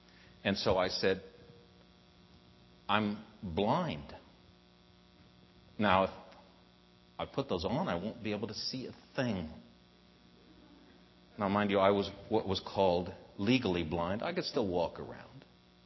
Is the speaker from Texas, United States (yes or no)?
no; Portland, Oregon, United States; also born or lived in Montana; Well, I grew up in Portland. Started out in Montana, but by the first grade, I ended up in Portland. And we lived a few miles from downtown Portland.